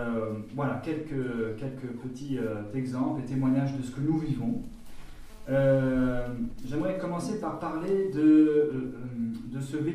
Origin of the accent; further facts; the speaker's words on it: Auvergne-Rhône-Alpes, France; now in Alsace, France; tout en haut, au nord de cette belle Alsace, que j'y suis depuis quelques années maintenant, puisque je viens d'Auvergne. Je suis arrivé en 97.